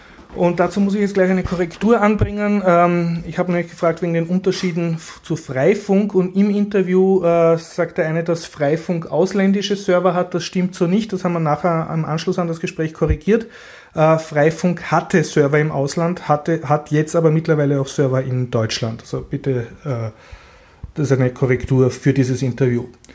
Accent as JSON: {"language": "German", "country": "Austria", "said": "Und die haben dann rausgekriegt, aha, ich bin Österreicher."}